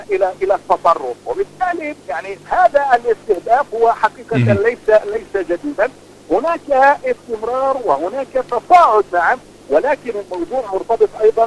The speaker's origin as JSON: {"language": "Arabic", "country": "Palestine", "said": "في الوقت الذي نحن كفلسطينيين لا نؤنسل"}